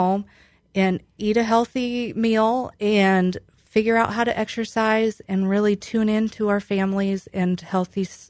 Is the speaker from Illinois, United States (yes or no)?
yes; Illinois, United States; Yeah, I grew up in Stark County.